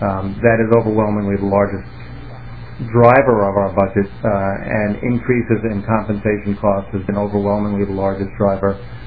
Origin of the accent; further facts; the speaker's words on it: East Coast, United States; moved away as an adult; now in Minnesota, United States; You know, I've lived in Minnesota now for almost 6 years. I'm originally from the East Coast.